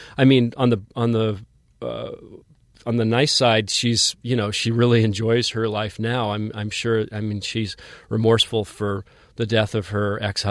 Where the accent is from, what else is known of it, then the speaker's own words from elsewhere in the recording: Cheyenne, Wyoming, United States; because I mean I grew up in Cheyenne, Wyoming, which by has this mystique in terms of what people back east might think of it.